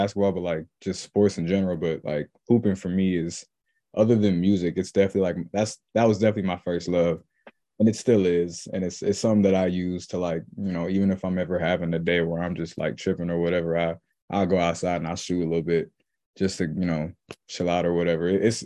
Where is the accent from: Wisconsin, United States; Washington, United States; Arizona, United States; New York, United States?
Washington, United States; Lynnwood; also born or lived in Seattle; I mean, I was born in Seattle, but I lived there for about a year, and then we headed down here to Lynnwood. And yeah, I mean, it's been good. I've lived here my whole life.